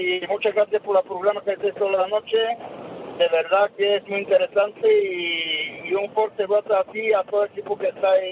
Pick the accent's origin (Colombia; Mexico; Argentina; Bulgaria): Bulgaria; Sofia, Sofia City; now in Spain; esta Navidad te voy a pasar con mi familia en Bulgaria. Yo soy de Sofía.